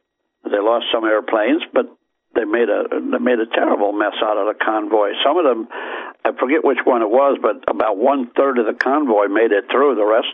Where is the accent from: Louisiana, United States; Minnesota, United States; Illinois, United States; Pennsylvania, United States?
Illinois, United States; Chicago; now in Florida, United States; Well, I grew up in Chicago in the winter. I was stationed in Lincoln, Nebraska in bitter winter out there. Thanks, I'll stay in Florida.